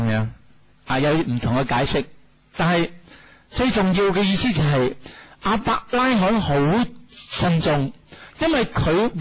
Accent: Hong Kong; 我哋香港人

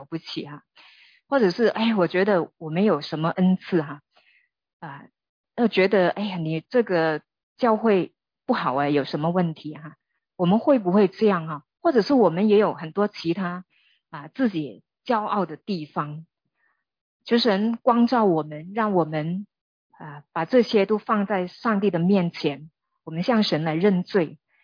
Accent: Hong Kong; 我们香港人哈啊，或者信徒也是，

